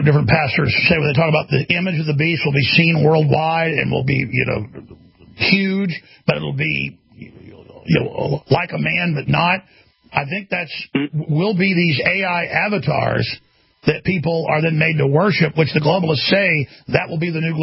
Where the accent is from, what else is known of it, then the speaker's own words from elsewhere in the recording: Texas, United States; Jesse, in my home state of Texas, you're on the air.